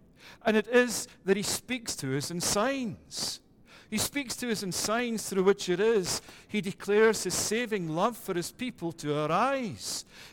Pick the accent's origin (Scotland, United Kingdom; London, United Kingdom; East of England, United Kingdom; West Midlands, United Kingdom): Scotland, United Kingdom; born there; I'm from Europe. By birth, I'm Scottish, but also a European. And it is that I've learned over 20 years that in my mindset, I'm not North American, I'm European.